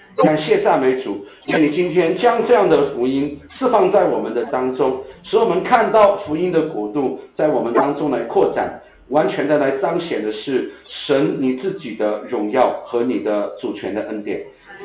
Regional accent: China; 跟我们中国人自古以来的梦想，自古以来的一些基本的观念啊

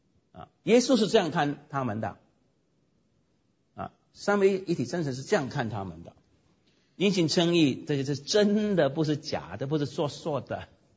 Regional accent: Hong Kong; 比方说我最不喜欢广东人我们香港人了

